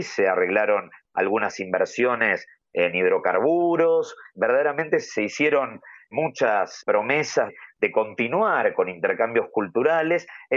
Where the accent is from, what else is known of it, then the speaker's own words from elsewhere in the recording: Argentina; como argentino, te agradezco por la reivindicación de la soberanía argentina sobre las Islas Malvinas